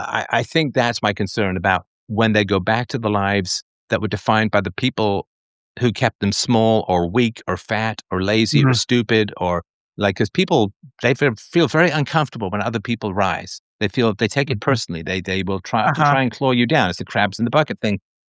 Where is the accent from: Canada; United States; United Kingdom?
United Kingdom; because I'm British, right?